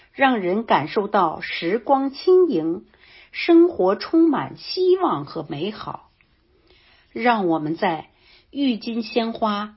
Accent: Kunshan, Jiangsu, China; now in Markham, Canada; 今年67岁，现在居住在加拿大安大略省万锦市。我在这里已经居住8年，每年都会回到中国去。我的老家是江苏省昆山市

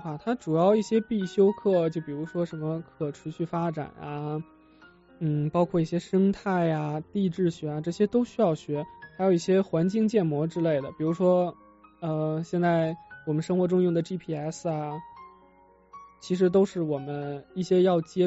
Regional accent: Beijing, China; 因为我是北京人嘛，不知道大家能不能听出来。

